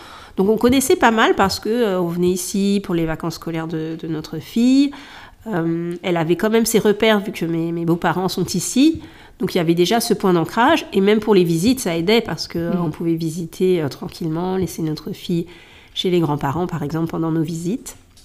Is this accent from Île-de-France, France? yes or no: yes; Paris, Île-de-France, France; je suis née à Paris, donc c'est ce qu'on appelle une vraie Parisienne, parce qu'il faut savoir qu'à Paris, il n'y a pas que des Parisiens. Donc, je n'ai connu que ça. Et c'est vrai que j'étais pas mal attachée, j'étais Paris intramuros